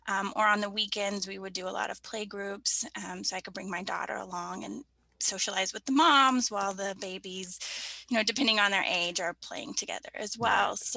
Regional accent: Georgia, United States; So I grew up in Georgia and moved here after I got married with my husband.

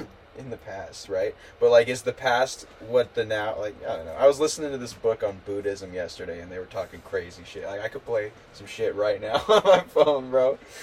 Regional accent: Carson City, Nevada, United States; also born or lived in Ely, Nevada; Dude, I grew up here in Carson.

